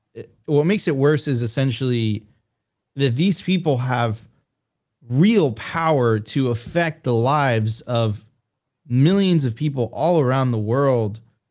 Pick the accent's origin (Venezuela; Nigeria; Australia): Venezuela; I'm originally from Venezuela, so I've seen corruption.